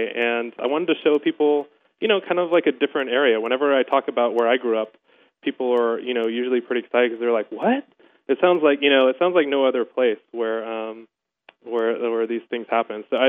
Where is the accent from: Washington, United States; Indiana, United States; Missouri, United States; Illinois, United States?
Washington, United States; Granger; I'm originally from Granger, Washington, which is a town of about 2,500 people. Really small, no stoplights, no McDonald's